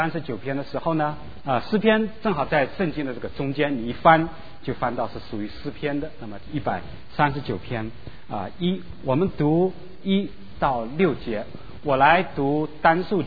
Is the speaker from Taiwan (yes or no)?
no; China; 可惜呢我们是中国人，我们只能看翻译过来的